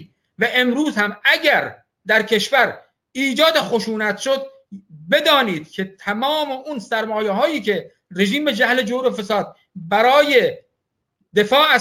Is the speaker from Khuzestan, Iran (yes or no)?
yes; Ahvaz, Khuzestan, Iran; در اهواز و اینها که دیگه در واقع زادگاه من و جایگاه من و پایگاه من بودن. اهواز و هفتپه و شوش و در واقع سایر شهرستان‌های خوزستان.